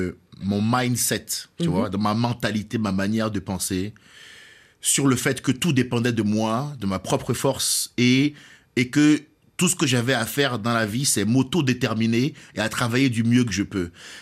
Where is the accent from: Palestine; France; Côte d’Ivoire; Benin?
Benin; Cotonou, Littoral; born there; C'est ça, je suis né au Bénin, à Cotonou.